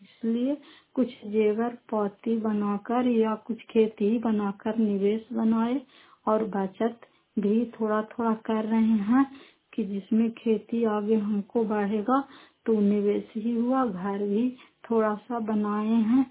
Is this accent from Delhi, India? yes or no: no; Bihar, India; घर फतेहपुर पंचायत मकरौता जिला नालंदा करार पछड़ा ब्लॉक की निवासी हूँ।